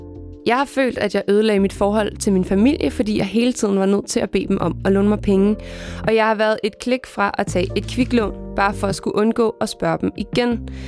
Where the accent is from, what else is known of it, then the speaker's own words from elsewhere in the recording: Capital Region of Denmark, Denmark; Jeg kommer fra Nordsjælland, et område, hvor at sådan, der var rigtig mange, der fik lige det, de gerne ville have, og ikke rigtig behøvede at bekymre sig om det.